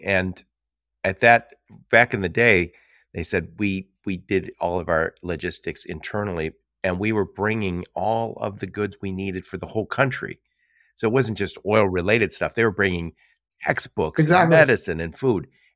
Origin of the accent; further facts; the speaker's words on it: Dearborn, Michigan, United States; I grew up in Dearborn, Michigan, where there's a lot of Middle Eastern people there now.